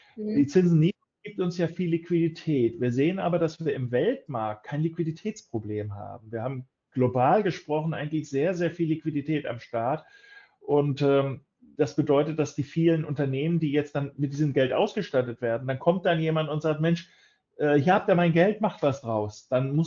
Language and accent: German; Japan; auch wenn man als Japaner Gut, ich sehe jetzt nicht rein japanisch aus, gebe ich zu, aber wenn ich aus Japan dann in japanischer Begleitung ins Ausland fliege